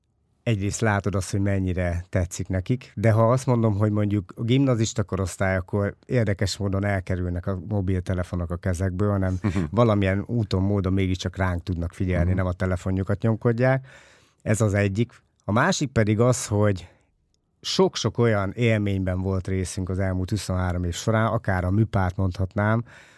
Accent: Nyíregyháza, Szabolcs-Szatmár-Bereg, Hungary; még amikor én gyerek voltam, ami Nyíregyházán nőttem fel egyébként

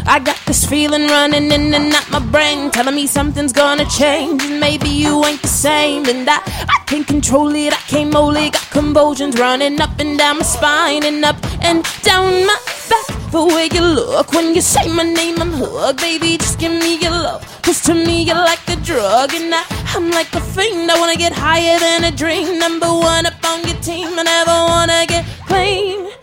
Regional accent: Georgia, United States; Being raised in Georgia too, I've had a lot of like alternative rock 90s kind of influence. But I'm also Jamaican

